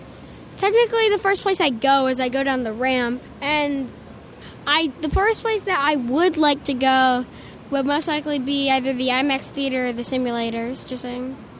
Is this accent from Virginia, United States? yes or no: yes; Herndon, Virginia, United States; I'm from Herndon, Virginia.